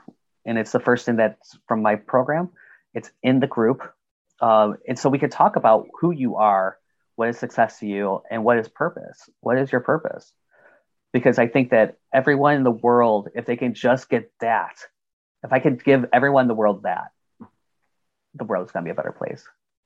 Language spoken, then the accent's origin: English; Michigan, United States; I'm from Michigan, you're from Wisconsin, so you know New Year's Day is cold.